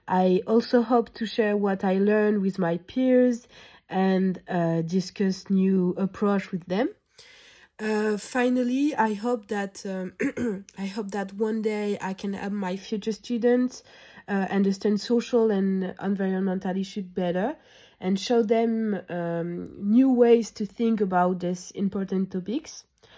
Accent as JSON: {"language": "English", "country": "France", "second_language": "English", "said": "I'm from France."}